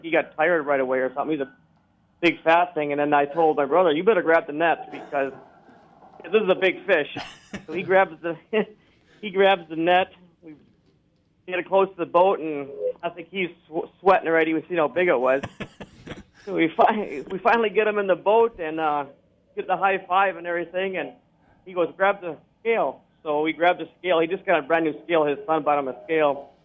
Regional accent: Braddock, North Dakota, United States; Well, I grew up in a small town, Braddock, North Dakota, on a farm near there. Went to school there and milked cows and raised cattle out there and pigs.

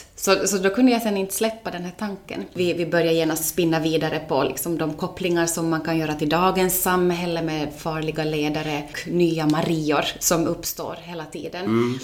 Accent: Oravais, Ostrobothnia, Finland; Jag är hemma från Oravais

